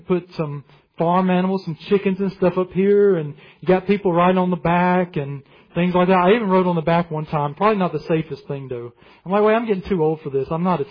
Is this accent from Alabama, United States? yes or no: yes; Alabama, United States; You know, I'm from Alabama. I'm used to humidity